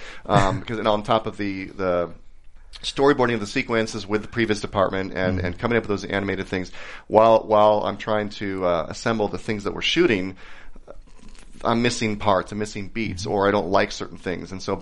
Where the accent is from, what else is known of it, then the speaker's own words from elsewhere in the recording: San Jose, California, United States; because I grew up in San Jose.